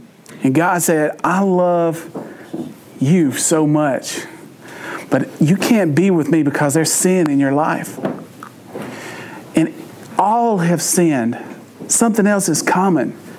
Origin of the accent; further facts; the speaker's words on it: Louisiana, United States; We have a scrimp bowl because that's what we do at Christmas because we're Cajun.